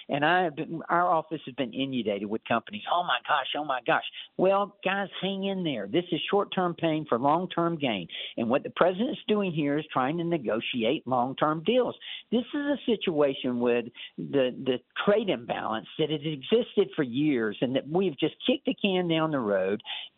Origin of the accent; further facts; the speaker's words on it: Georgia, United States; In my home state of Georgia, if this had not been passed, then 88% of Georgians would have seen a tax increase of over $1,500.